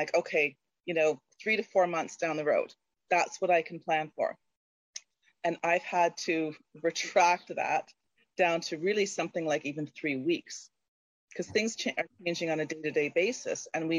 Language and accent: English; Canada; I'm Canadian.